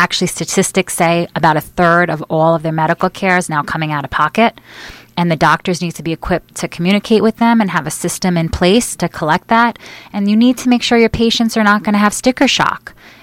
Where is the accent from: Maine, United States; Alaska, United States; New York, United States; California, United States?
New York, United States; Long Island; I grew up here on Long Island, actually, on the South Shore.